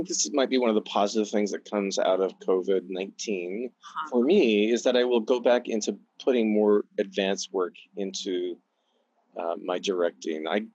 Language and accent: English; Bellingham, Washington, United States; And I grew up in Bellingham, which is another Northwest college town, right?